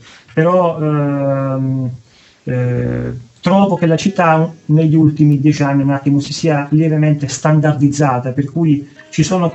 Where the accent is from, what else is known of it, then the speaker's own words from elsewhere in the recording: Marche, Italy; now in Bologna, Italy; io vengo dalle Marche, mi sono trasferito per studiare qua a Bologna